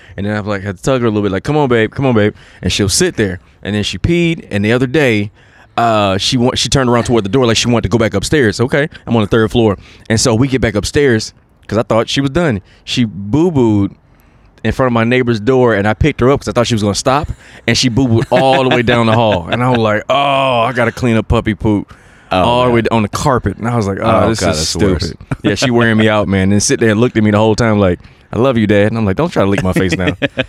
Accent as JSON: {"language": "English", "region": "South Carolina", "country": "United States", "tie": "born there", "said": "I'm from South Carolina. I was born in South Carolina"}